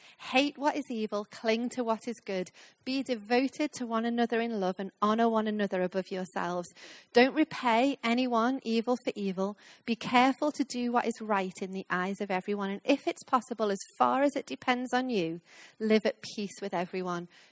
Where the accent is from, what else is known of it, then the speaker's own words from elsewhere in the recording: Liverpool, North West England, United Kingdom; now in London, United Kingdom; I'm from Liverpool, which, as I said this morning, is a wonderful city in the north, if you ever make it up there. But now it's fun to call London home for the while.